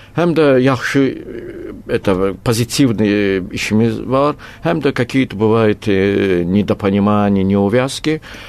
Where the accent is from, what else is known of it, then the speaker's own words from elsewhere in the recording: Baku, Azerbaijan; mən Bakını unutmuram, mən özüm Bakılıyam.